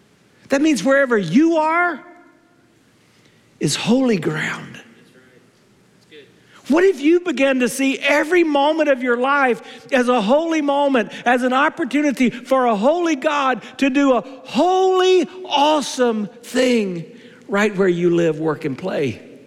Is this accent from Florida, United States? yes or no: no; South Carolina, United States; I knew my accent kind of sounds like I grew up in the north, but I grew up in South Carolina in a small rural town